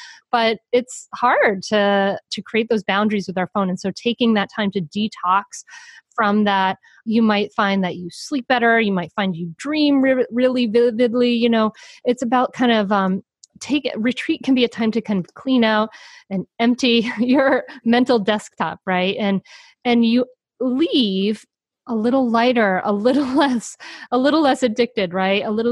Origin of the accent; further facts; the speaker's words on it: Rhode Island, United States; especially the ocean is so soothing and healing for me because I grew up in Rhode Island near the ocean.